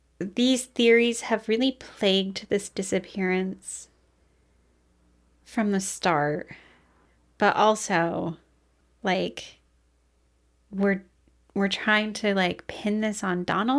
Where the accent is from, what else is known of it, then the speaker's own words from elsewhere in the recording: Venice, California, United States; I'm from Venice.